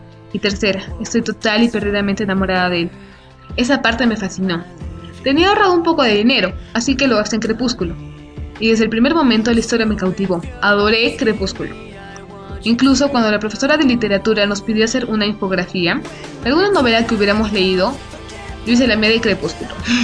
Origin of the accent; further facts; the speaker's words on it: Arequipa, Peru; de Arequipa, Perú, y me gustaría compartir mi historia con ustedes.